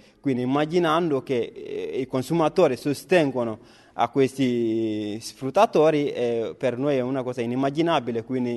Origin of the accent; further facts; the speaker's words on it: Mali; Italian is a second language; vengo dal Mali.